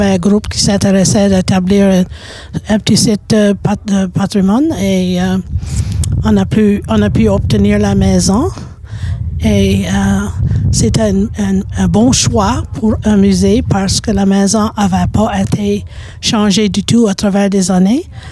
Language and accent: French; Canada; Je suis acadienne, oui.